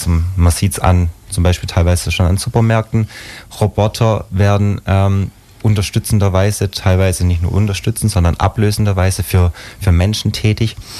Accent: Baden-Württemberg, Germany; Ich komme aus der Region Kirchheim-Nürtingen.

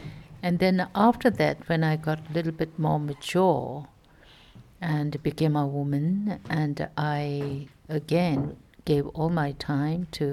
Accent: Tibet, China; now in India; we are Tibetans living in India, and we came from India, mm-hmm. not from Tibet today.

